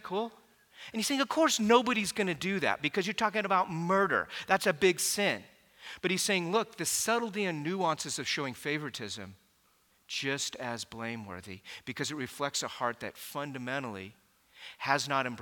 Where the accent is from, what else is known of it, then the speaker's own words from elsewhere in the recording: United States; And growing up in America, I heard this taught this way all the time.